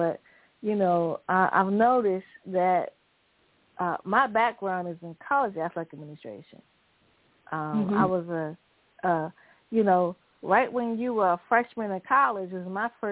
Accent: Virginia, United States; Look, I was a cheerleader. I was a cheerleader from Virginia.

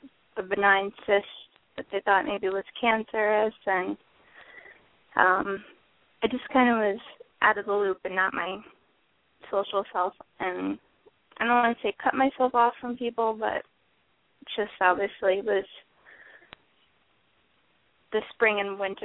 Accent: New Jersey, United States; I'm from Brittany. New Jersey.

